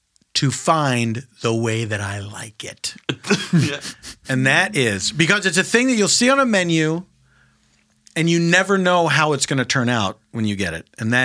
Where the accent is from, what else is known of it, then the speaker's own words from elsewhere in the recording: Philadelphia, Pennsylvania, United States; Or where I come from, vanilla flavored. I grew up in Philadelphia, and that's how we pronounce